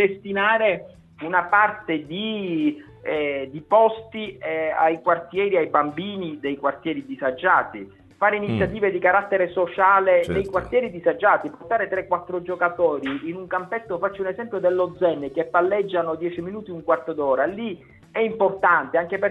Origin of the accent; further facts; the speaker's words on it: Palermo, Sicily, Italy; Io me lo auguro anche come palermitano